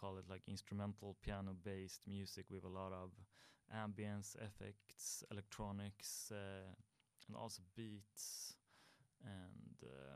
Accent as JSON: {"language": "English", "town": "Strängnäs", "region": "Södermanland", "country": "Sweden", "tie": "born or raised there", "second_language": "English", "said": "I started out in playing bass in a band back in my hometown Strängnäs"}